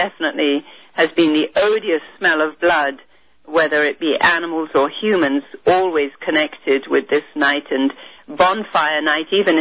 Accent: India; And where I grew up in India, one would always see the black pot hanging outside most of the farmers' homes

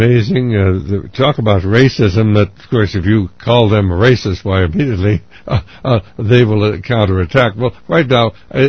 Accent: United States; born there; I'm born here in America, I'm an American citizen

